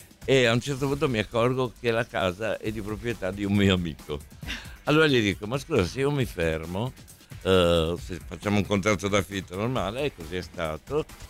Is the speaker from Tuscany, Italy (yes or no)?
no; Monfalcone, Friuli-Venezia Giulia, Italy; born there; io sono nato a Monfalcone quindi mi faceva anche piacere